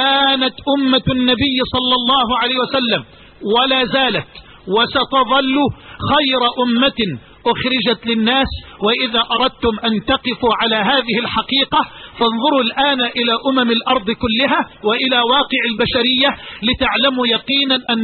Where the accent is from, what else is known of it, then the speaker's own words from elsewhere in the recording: Egypt; عليه العوض، هذه عندنا في مصر